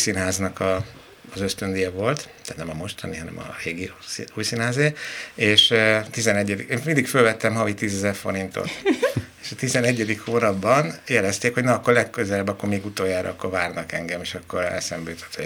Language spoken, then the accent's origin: Hungarian; Budapest, Hungary; Nem mintha én vidéken nőttem volna fel, Budapest belvárosában nőttem fel